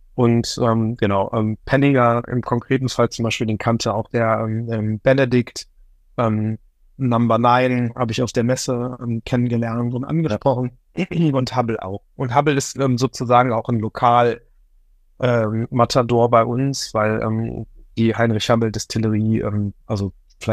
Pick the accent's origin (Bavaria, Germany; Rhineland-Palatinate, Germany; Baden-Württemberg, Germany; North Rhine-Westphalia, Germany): North Rhine-Westphalia, Germany; Remscheid; steht auch Remscheid-Lennep, das ist der Ort, wo ich herkomme.